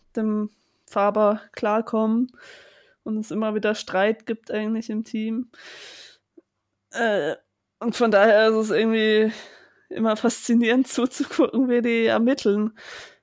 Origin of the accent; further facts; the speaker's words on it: Karlsruhe, Baden-Württemberg, Germany; Weil meine Heimatstadt Karlsruhe ist zwar oft Schauplatz, aber soll eigentlich andere Städte darstellen.